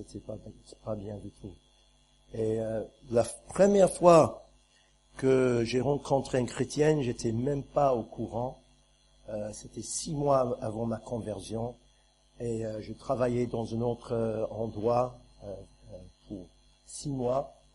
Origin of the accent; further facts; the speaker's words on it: England, United Kingdom; French is a second language; Je suis anglais et je viens d'une famille près de Londres. C'est là où on vivait et je pas du tout chrétien, rien.